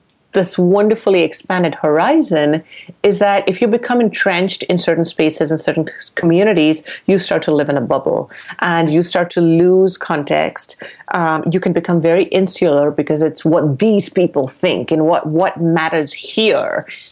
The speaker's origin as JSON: {"language": "English", "country": "India", "accent": "Indian", "said": "That's by my educated Indian accent."}